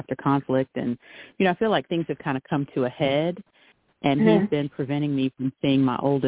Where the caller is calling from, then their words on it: North Carolina, United States; Good morning, Sister LaShawn. … from North Carolina.